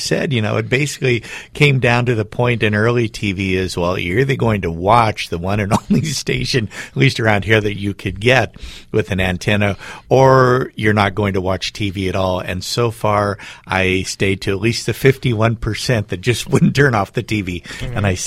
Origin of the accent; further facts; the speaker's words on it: Newport Beach, California, United States; I was raised in Newport Beach, as I mentioned, and my father was a big USC football fan, and so was my grandfather.